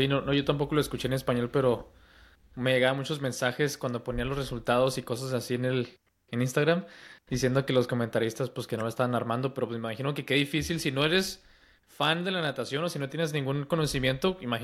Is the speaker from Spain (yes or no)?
no; Mexico; Como todos somos mexicanos aquí